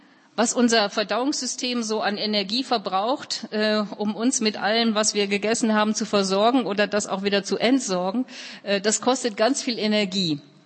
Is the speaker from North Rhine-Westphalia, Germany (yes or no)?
yes; Duisburg, North Rhine-Westphalia, Germany; Jetzt komme ich aus Duisburg, aus dem Ruhrpott